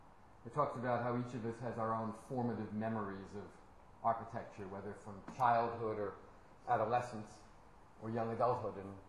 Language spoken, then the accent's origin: English; New Jersey, United States; I will now admit my deepest, darkest secret of growing up in New Jersey.